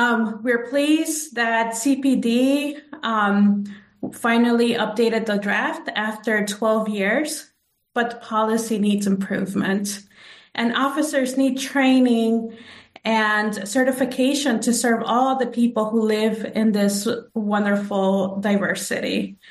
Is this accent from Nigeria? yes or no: no; Mexico; born there; first language Spanish; English is a second language; I was born in Mexico, and Spanish is my first language.